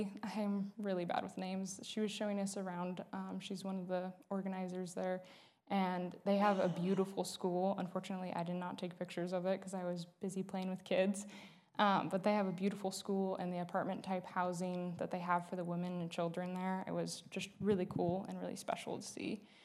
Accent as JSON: {"language": "English", "town": "Kalispell", "region": "Montana", "country": "United States", "tie": "born or raised there", "said": "I was born and raised in Kalispell, Montana."}